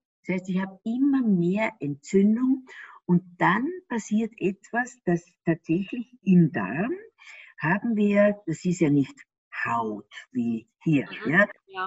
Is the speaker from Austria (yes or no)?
yes; Austria; ich bin ja Österreicherin und die haben ja manchmal so einen Minderwertigkeitskomplex den Deutschen gegenüber.